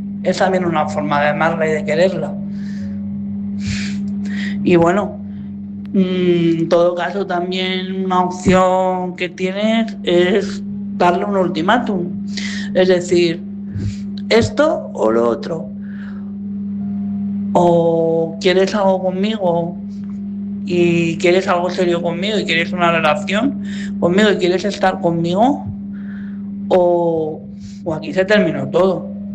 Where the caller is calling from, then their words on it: Madrid, Community of Madrid, Spain; de Madrid.